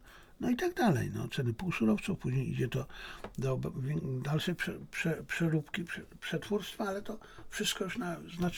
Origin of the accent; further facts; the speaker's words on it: China; Polish is a second language; Ale ja mówię, dlatego, że ja jestem Chińczykiem, jestem. Ja kocham Chiny, to ja jestem nacjonalistą chińskim